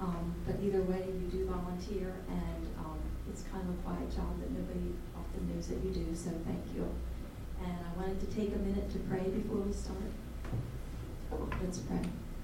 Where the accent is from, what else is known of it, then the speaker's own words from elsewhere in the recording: New Holland, United States; and I'm from New Holland.